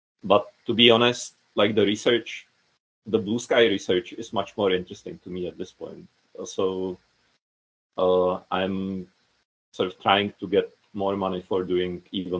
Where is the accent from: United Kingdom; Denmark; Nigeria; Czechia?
Czechia; English is a second language; also born or lived in United States / Netherlands; I moved from the Netherlands to Czech Republic. I'm originally Czech.